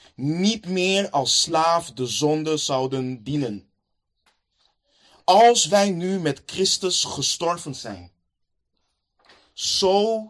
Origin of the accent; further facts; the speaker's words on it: Netherlands; Ik weet niet of het ons als Nederlanders is opgevallen. Wij leven in een traumacultuur in Nederland.